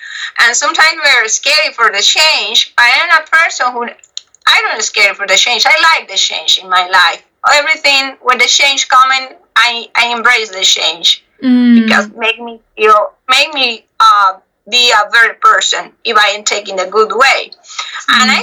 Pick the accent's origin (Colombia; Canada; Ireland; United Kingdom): Colombia; English is a second language; now in Indiana, United States; one is just because I am from Colombia, and all this is our characteristic.